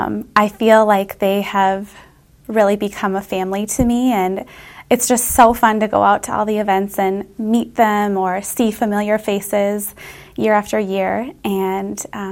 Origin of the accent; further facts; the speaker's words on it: Willmar, Minnesota, United States; is my sixth season on the team, and I'm from Willmar, Minnesota.